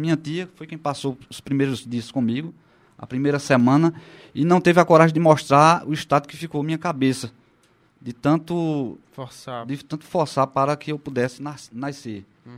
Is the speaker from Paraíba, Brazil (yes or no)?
yes; Boa Vista, Paraíba, Brazil; also born or lived in Campina Grande; eu fui criado, embora tenha nascido em Campina Grande, eu fui criado no distrito de Boa Vista.